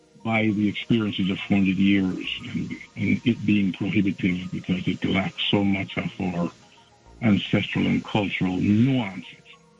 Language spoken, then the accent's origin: English; Jamaica; because I'm Jamaican myself, and not innate to us.